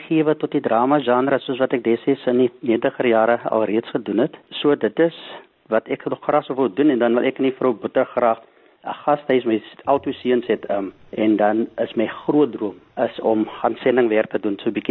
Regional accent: Northern Cape, South Africa; now in Knysna, South Africa; ek is 'n sentraal Suid-Afrikaner. Ek is gebore net op die Kaapse vlakte, maar ek het later jare het ek het my pa ons Noord-Kaap toe gevat.

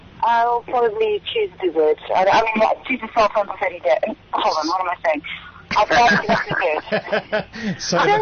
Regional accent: South Africa; And I'm South African to the core.

